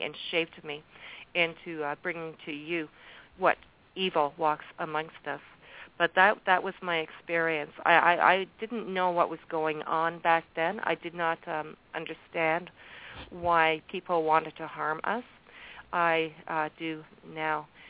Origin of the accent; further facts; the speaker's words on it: Canada; I am very proud as a Canadian that we stepped in and we did what we did that day to help out.